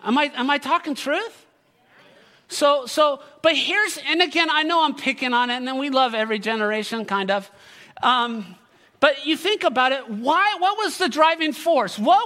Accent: Villa Park, California, United States; I grew up in Villa Park in Orange County, my teenage years. Villa Park is hoity-toity, snobby part of Orange County, which Orange County is known to be snobby just as a whole.

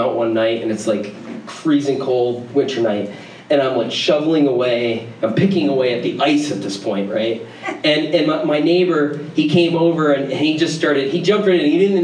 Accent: New England, United States; I grew up in New England and like, I didn't even know what it was, you know, until I bought one.

